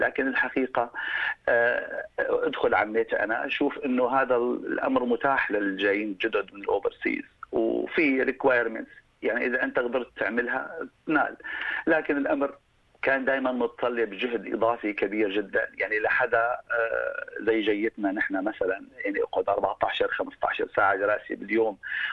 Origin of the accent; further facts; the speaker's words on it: Suqaylabiyah, Hama Governorate, Syria; moved away; أنا من سوريا، من مدينة إسقلبيت تابعة لمحافظة حما. فيها ناس كتير طيبين، عشنا معهم أيامنا الحلوة وذكرياتنا الجميلة،